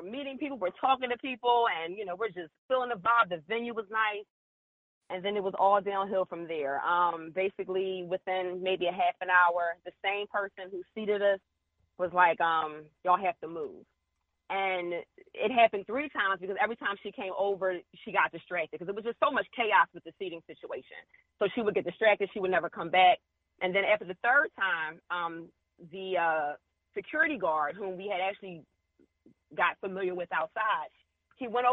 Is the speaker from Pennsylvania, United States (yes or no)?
yes; Philadelphia, Pennsylvania, United States; now in Washington, United States; As you mentioned, I'm originally from Philly. I live in D.C.